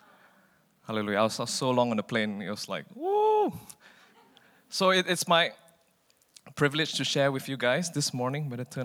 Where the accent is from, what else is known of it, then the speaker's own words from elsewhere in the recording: Malaysia; also born or lived in Canada; yeah, I come from Malaysia. I was born in Canada, but grew up in Malaysia.